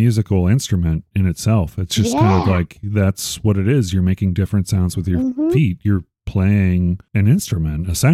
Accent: Chicago, Illinois, United States; I mean, I'm from Chicago

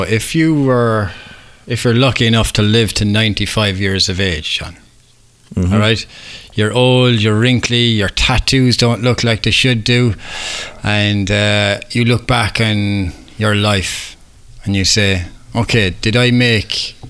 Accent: Ireland; I played and coached at a very high level of basketball here in Ireland, and I really feel I'm an American trapped in an Irishman's body.

